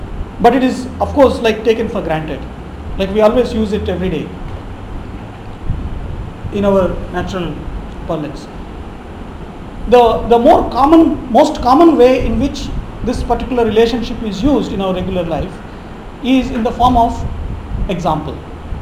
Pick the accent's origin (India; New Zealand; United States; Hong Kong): India; I'm just talking about a cow because I'm an Indian.